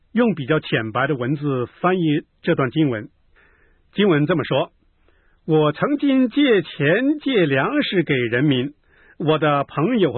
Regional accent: China; 我们中国人都称我们中国人是礼仪之邦嘛

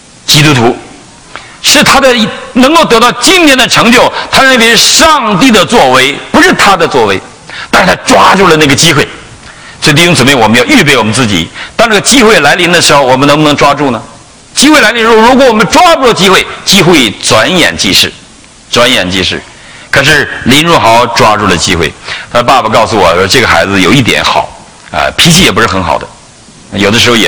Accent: China

